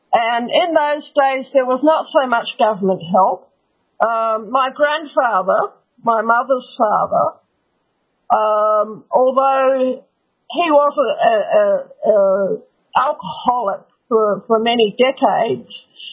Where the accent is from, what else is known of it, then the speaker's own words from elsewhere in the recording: New Zealand; I was born in 1974, okay? So I'm very much of Alex Jones's generation, but I grew up in New Zealand.